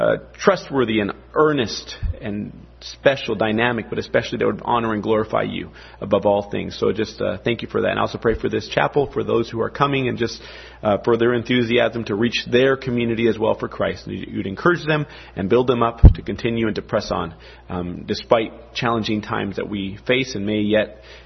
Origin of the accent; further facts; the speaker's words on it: Bolivia; I'm a missionary kid. I was born and raised in Bolivia, South America.